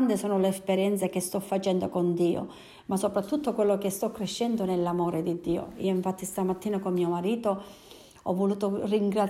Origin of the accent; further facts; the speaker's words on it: Agrigento, Sicily, Italy; sono di Agrigento e dal 2006 che già ho conosciuto il Signore